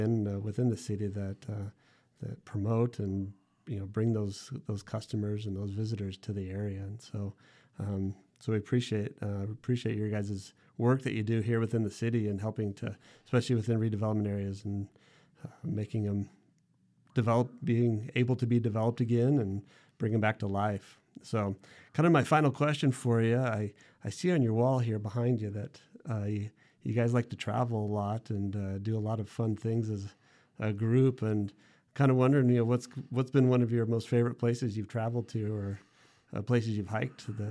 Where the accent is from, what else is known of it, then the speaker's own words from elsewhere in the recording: Las Vegas, Nevada, United States; also born or lived in Toronto; oh, I'm from Las Vegas.